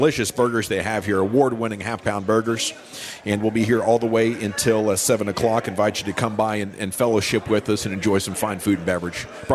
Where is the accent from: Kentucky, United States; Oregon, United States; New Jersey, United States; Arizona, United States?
Oregon, United States; also born or lived in Washington; I grew up in Oregon and Washington, and I can testify to that fact.